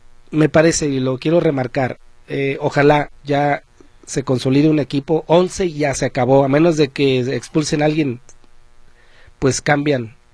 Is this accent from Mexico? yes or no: yes; Mexico; ¿a quién no le gustaría, siendo mexicano, que gane la selección?